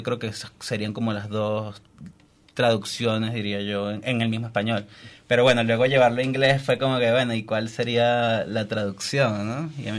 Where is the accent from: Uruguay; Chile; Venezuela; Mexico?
Venezuela; de hecho yo soy venezolano